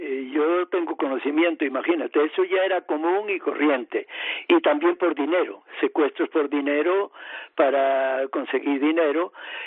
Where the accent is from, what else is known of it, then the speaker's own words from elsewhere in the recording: Castile and León, Spain; born there; now in Vigo, Spain; Yo nací en El Bierzo, pero uh-huh. ahora estoy en Vigo porque tengo una hija aquí establecida.